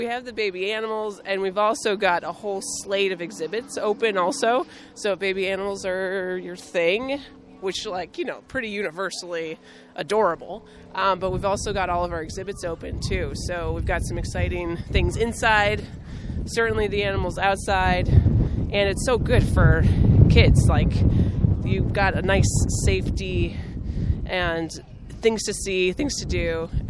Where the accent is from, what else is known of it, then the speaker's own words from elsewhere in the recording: Pittsfield, Massachusetts, United States; I grew up in Pittsfield. My husband and I both grew up in Pittsfield.